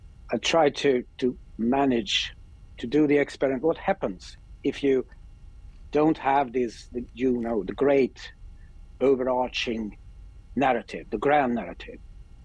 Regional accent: Sweden; English is a second language; Because if you're a young man growing up in Sweden, you will, big history isn't what you meet in a natural way.

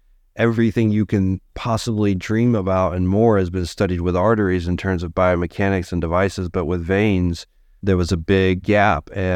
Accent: Georgia, United States; So, you know, I grew up in Georgia.

